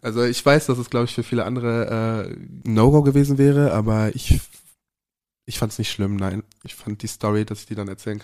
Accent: Cologne, North Rhine-Westphalia, Germany; now in Berlin, Germany; Ich komme aus Köln

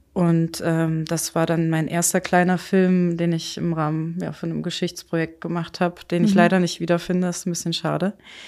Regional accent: Kassel, Hesse, Germany; born there; Ich bin in Kassel geboren, meine Eltern kommen aus Erfurt.

